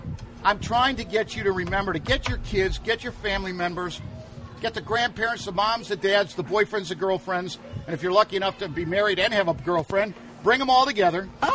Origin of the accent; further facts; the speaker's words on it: Sycamore, Illinois, United States; I was very fortunate growing up in Sycamore, Illinois, home of the world-famous Pumpkin Festival.